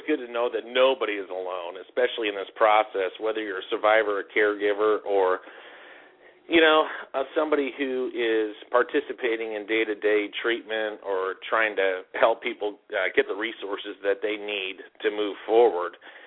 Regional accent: Indiana, United States; I have to say, I'm from Indiana, and I'm on the executive board here for the Brain Injury Association of Indiana, too.

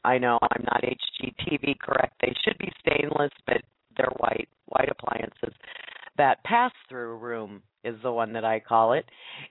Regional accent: Nebraska, United States; I was born and raised here in Nebraska

